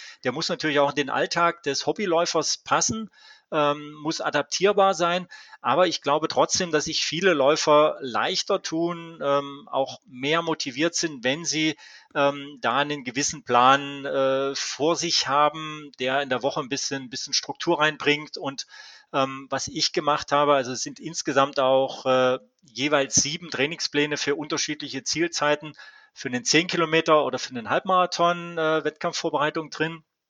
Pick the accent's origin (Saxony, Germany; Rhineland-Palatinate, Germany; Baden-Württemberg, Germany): Saxony, Germany; Leipzig; Also ich komme ja aus Leipzig